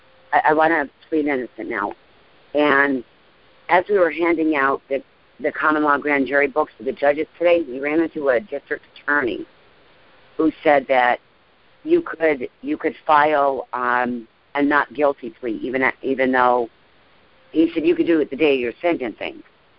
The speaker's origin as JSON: {"language": "English", "region": "Pennsylvania", "country": "United States", "said": "from Pennsylvania."}